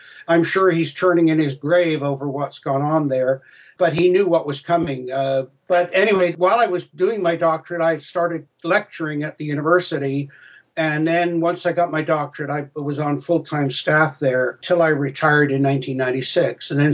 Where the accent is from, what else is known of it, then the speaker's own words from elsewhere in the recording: England, United Kingdom; But I was born in England.